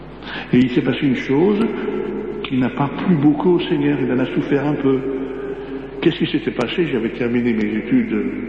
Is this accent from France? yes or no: yes; France; je suis français